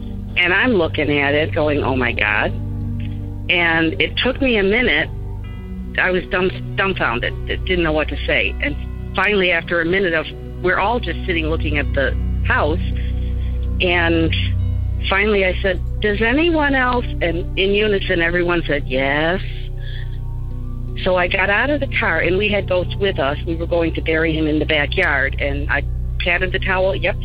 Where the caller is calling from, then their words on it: Chicago, Illinois, United States; I'm calling from the Chicago area